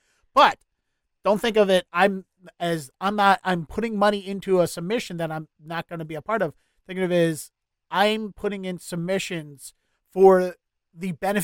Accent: Dundalk, Maryland, United States; also born or lived in Baltimore; I'm from Baltimore. But the reason I live in Dundalk and the reason my neighborhood exists is because the next town over was Bethlehem Steel.

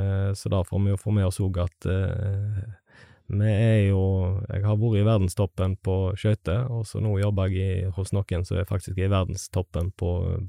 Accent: Stord, Vestland, Norway; moved away as an adult; now in Oslo, Norway; Jeg bodde på Stord til dess jeg var 19 år gammel, da flyttet jeg til Oslo

